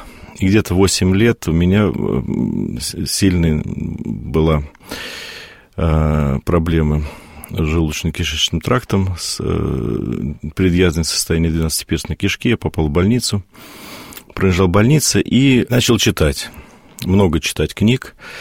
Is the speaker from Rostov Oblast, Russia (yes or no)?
no; Moscow, Russia; родился в Москве на Большой Почтовой улице в 1970 году. И в 75-м мы переехали на Таганку с родителями, где, собственно, я вырос.